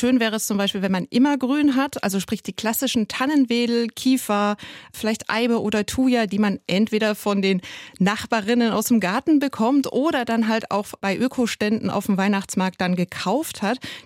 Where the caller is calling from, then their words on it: Bremen, Germany; wir hier in Bremen noch einige frostige Nächte hatten. Ich bin ja aus Bremen zugeschaltet.